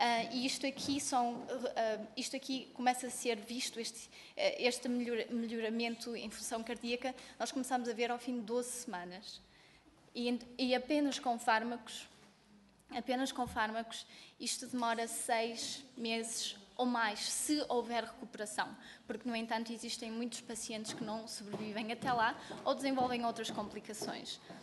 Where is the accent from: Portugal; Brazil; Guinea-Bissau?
Portugal; sendo europeia e sendo portuguesa, eu acredito em investir em nós próprios